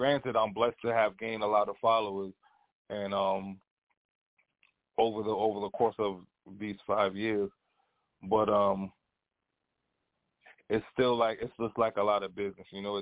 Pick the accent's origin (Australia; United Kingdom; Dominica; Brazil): Dominica; now in New York, United States; I came to New York in 2003 from Dominica. I'm born and raised in Dominica, a smaller island in the Caribbean. I came to New York in 2003